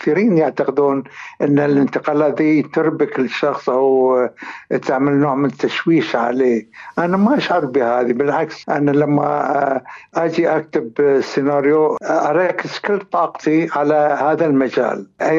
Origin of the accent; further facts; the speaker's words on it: Bahrain; خصوصا أنا من مواليد 1950، بالتالي في الخمسينات عندنا في البحرين ما كانت في أجواء تسلية وترفيه